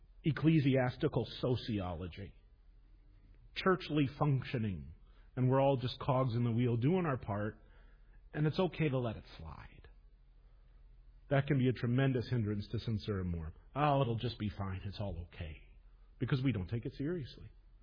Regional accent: Grand Rapids, Michigan, United States; I grew up in Grand Rapids, and in some ways Grand Rapids is a marvelous example of this. My family immigrated from the Netherlands before World War I, and we considered ourselves Dutch, even though nobody spoke Dutch.

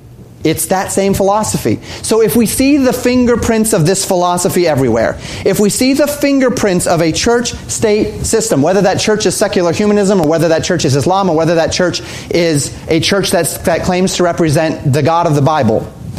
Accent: Colorado, United States; I grew up in Colorado.

